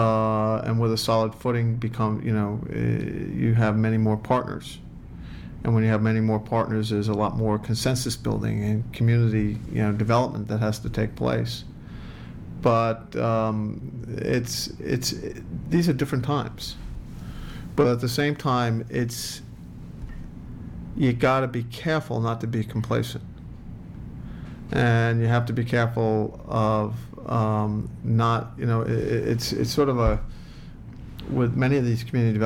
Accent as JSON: {"language": "English", "town": "Brooklyn", "region": "New York", "country": "United States", "tie": "born or raised there", "said": "I grew up in Brooklyn."}